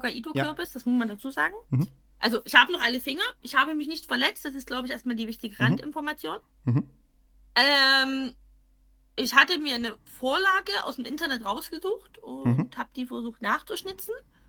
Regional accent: Crimmitschau, Saxony, Germany; weil ich bin dort groß geworden und ich habe keinerlei Sympathie mit meiner Heimatstadt, weil die ist wirklich Grimmelschau.

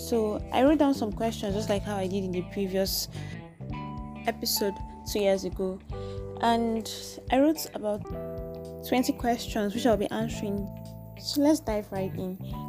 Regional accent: Cross River, Nigeria; old presently, but by June 21st, I should be 22 years old. My state of origin, I'm from Cross River State, Nigeria.

